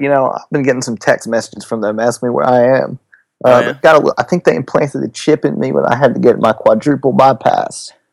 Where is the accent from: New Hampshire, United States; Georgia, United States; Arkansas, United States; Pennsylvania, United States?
Arkansas, United States; Hope; also born or lived in Hot Springs, Arkansas; I mean, I claim Hope. Hope is my little town, but I was born in Hot Springs, Arkansas.